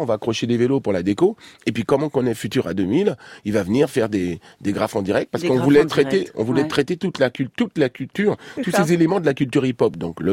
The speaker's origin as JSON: {"language": "French", "town": "Saint-Denis", "region": "Île-de-France", "country": "France", "said": "Moi-même, j'étais issu de Saint-Denis, pas loin de la Courneuve et tout ça."}